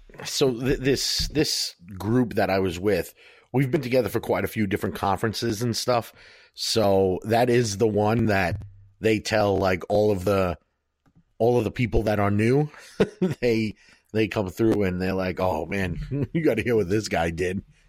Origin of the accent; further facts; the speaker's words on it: United States; I'm from America, and in my country, we don't give a fuck about what your country thinks.